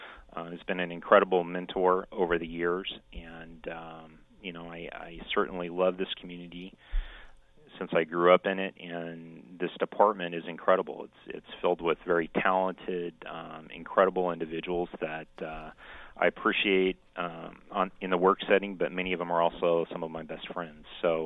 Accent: Medford, Oregon, United States; also born or lived in Southern California; I was born in Southern California, but he was a longtime Oregonian. He came from Chiloquin over in Klamath County. And I have essentially been raised in Jackson County since I was about 3 years old. So I split my childhood between the Upper Rogue and West Medford.

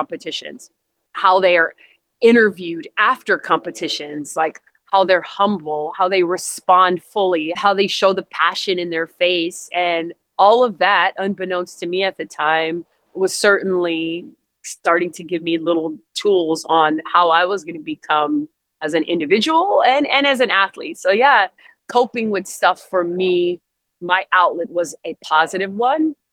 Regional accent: California, United States; And I'm originally from California.

